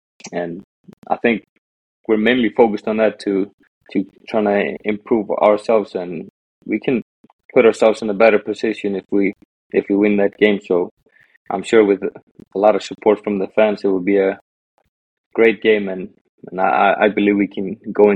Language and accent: English; Iceland; English is a second language; that was kind of my idol growing up in the Icelandic league.